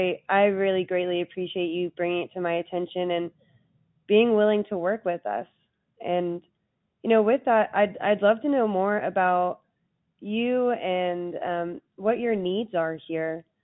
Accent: the South, United States; I was raised in the South, and I truly believe that we should respect our elders always.

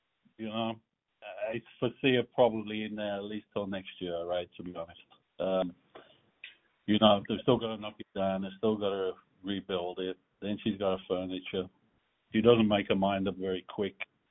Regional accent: Birmingham, West Midlands, United Kingdom; also born or lived in Liverpool; Birmingham, but I worked in Berlin, Holland, Singapore, so my accent is a little bit... And I was born in Liverpool, so my accent is really messed up, yeah?

